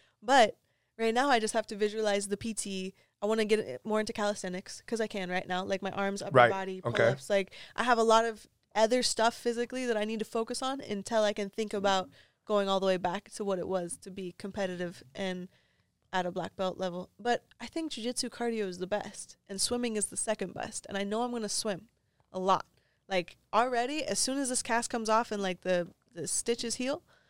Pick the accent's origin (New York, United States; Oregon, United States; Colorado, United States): Oregon, United States; also born or lived in Northern California; but I grew up in Oregon and Northern California. And so we have mountains.